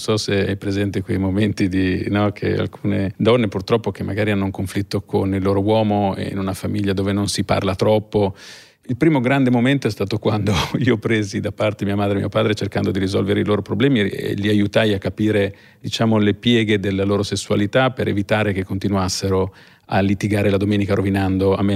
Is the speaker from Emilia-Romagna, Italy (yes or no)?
yes; Ravenna, Emilia-Romagna, Italy; born there; da bambino sono nato a Ravenna io, quindi anarchico, anche c'è l'elemento del romagnolo anarchico.